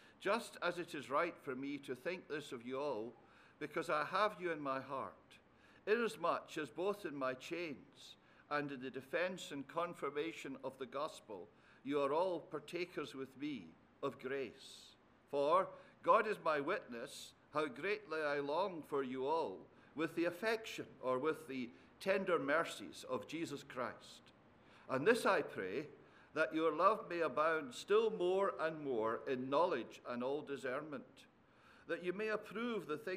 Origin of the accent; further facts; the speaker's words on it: the South, United States; accent: southern; I tried to refrain from my poor southern accent in reading it